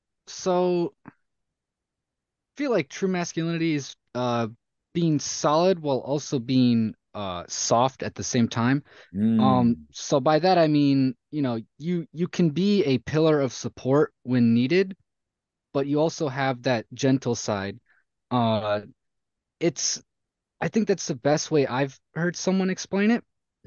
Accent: Belleville, Michigan, United States; And I'm from the Belleville area in awesome. Michigan.

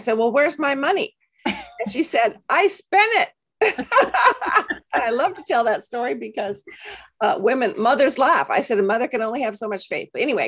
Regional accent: California, United States; Well, I'm from Central California, Central Coast of California.

